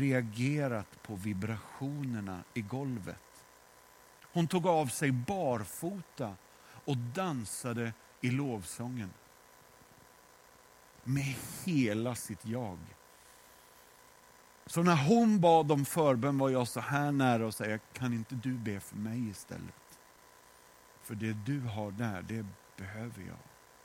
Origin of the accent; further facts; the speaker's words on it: Sweden; Jag är svensk och hon är ryss och jag tänker det är fullt naturligt att vi behöver en tolk.